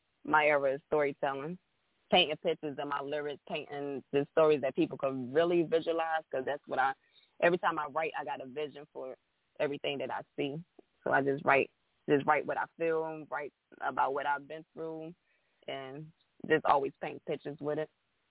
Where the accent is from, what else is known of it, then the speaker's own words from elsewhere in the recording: Edenton, North Carolina, United States; So I'm from Edenton, North Carolina. It's a small town in Edenton, North Carolina. I'm currently living in Virginia in the 757 area